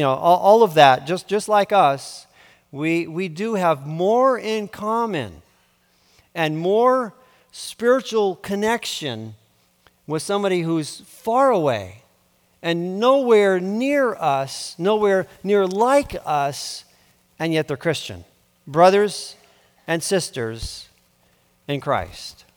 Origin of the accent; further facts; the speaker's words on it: South India, India; a Christian, an Indian, and a former rock musician. Not sure all that fits together, but there it is. I grew up in South India and lived within a particular subculture of my particular urban Indian melting pot.